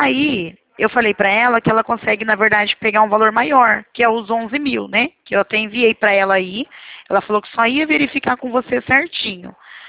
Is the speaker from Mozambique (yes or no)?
no; Presidente Prudente, São Paulo, Brazil; Que é o DDD que a gente utiliza aqui, porque a gente é de Presidente Prudente.